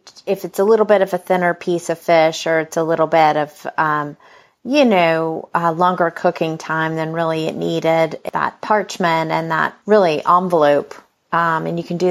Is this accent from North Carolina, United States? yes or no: yes; North Carolina, United States; I mean, I'm from North Carolina, so I'm pretty proud of that.